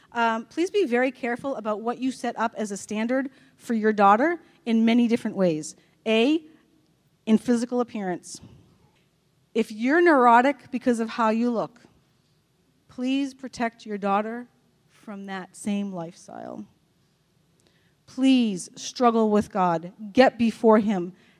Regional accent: Boston, Massachusetts, United States; I came from Boston. Growing up in Texas is very different from growing up in Boston.

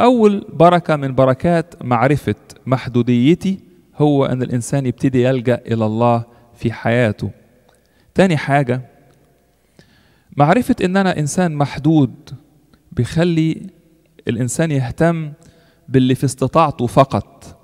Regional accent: Egypt; moved away; إحنا كلنا يمكن شعرنا بيها لما انتقلنا مثلاً من مصر لهنا

